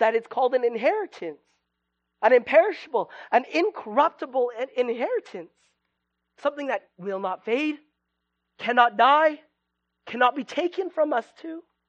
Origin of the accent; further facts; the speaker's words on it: Canada; I'm from Canada. None of you have ever eaten ketchup chips before, likely.